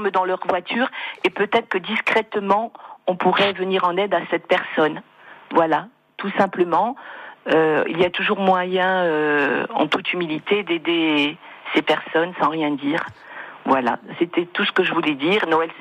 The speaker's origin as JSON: {"language": "French", "region": "Corsica", "country": "France", "said": "Je parle en connaissance de cause, je suis corse"}